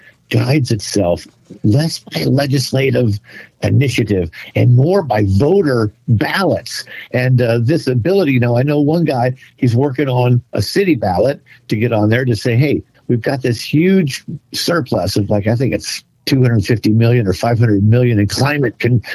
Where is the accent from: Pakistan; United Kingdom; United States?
United States; New York; being a New Yorker for 40 years, and we just elected a Muslim socialist to become our next mayor.